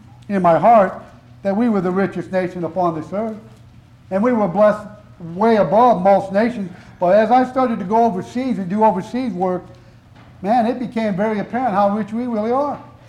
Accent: Indiana, United States; I grew up right outside of Gary, Indiana

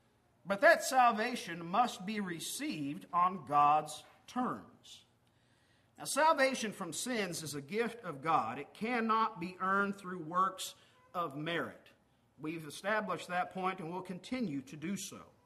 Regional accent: Arkansas, United States; But I grew up in Northwest Arkansas, and being that close to Kansas City, I could tune in and watch Kansas City sports.

